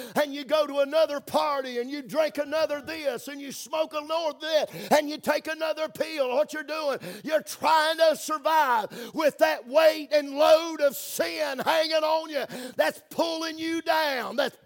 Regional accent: Pisgah Forest, North Carolina, United States; born there; I was born right there in Pisgah Forest. It's where I was actually born. And we lived there for the first year or two that I was in this world.

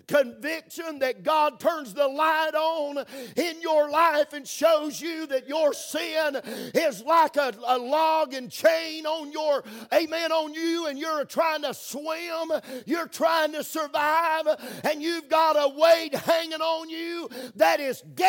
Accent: Pisgah Forest, North Carolina, United States; born there; I was born right there in Pisgah Forest. It's where I was actually born. And we lived there for the first year or two that I was in this world.

